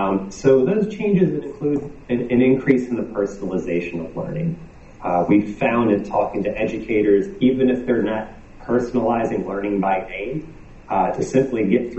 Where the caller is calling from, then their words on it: Pittsburgh, Pennsylvania, United States; I'm joining you from Pittsburgh, Pennsylvania